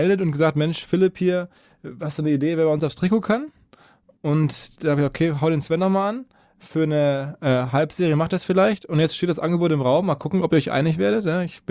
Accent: North Rhine-Westphalia, Germany; Es ist eine geile Metropole, also das ganze Ruhrgebiet.

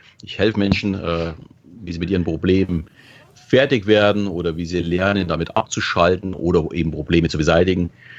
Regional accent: Munich, Bavaria, Germany; ein herzliches Hallo aus München. Man hört es wahrscheinlich schon an meiner Stimme, ich bin ein waschechter Münchner, bin hier geboren, wohne jetzt ja ein bisschen außerhalb mit meiner Familie, aber ich stehe noch zu meinen südlichen Wurzeln.

